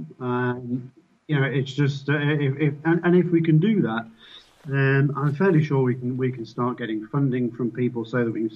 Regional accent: England, United Kingdom; And, me being English and, relatively internet savvy

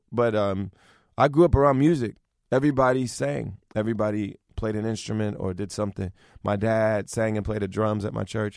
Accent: Springfield, Ohio, United States; It's like a small city, 70,000 people.

